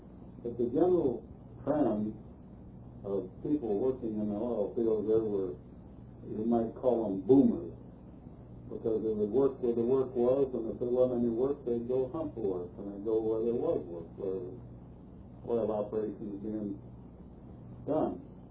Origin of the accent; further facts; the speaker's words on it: Kansas City, Missouri, United States; born there; I grew up, I was born in Kansas City, Missouri.